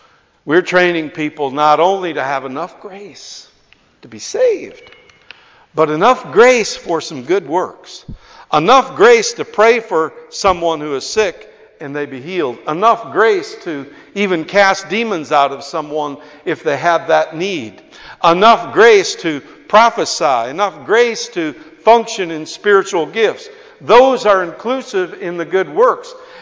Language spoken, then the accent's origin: English; Arizona, United States; now in Ireland; I come from Western United States, you know, cowboy country in Arizona